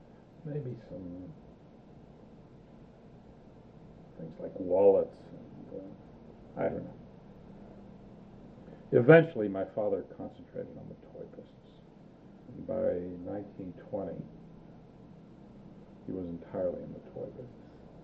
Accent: Pittsburgh, Pennsylvania, United States; I was born in December of 17. My paternal grandmother, I remember, came over when I was about 2 years old. At that time, we lived on Center Avenue, near Francis Street, near where the Pittsburgh Courier is or used to be, across from the colored YMCA.

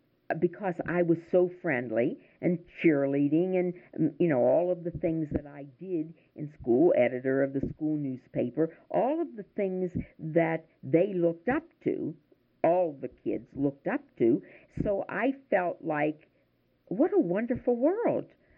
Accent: Oakland, California, United States; I think you asked the kinds of things that would give you a picture of what it was like growing up in Oakland in my early life.

